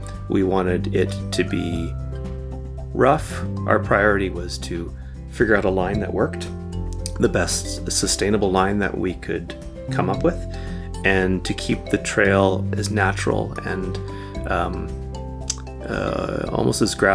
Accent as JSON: {"language": "English", "town": "Richmond", "region": "British Columbia", "country": "Canada", "said": "I'm originally from Richmond, BC."}